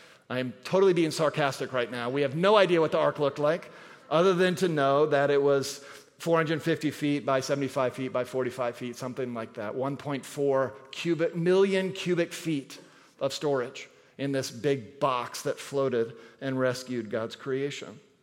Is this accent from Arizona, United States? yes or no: yes; Phoenix, Arizona, United States; I grew up in Phoenix, Arizona, and when we wanted to go on vacation, we would drive across the desert to San Diego or to Los Angeles.